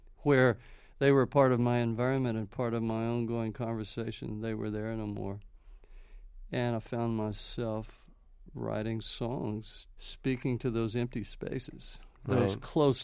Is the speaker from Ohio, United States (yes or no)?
no; Houston, Texas, United States; I am a Third Ward child. I was born in the Third Ward of Houston, but the real deep part of the blues in Houston was Fifth Ward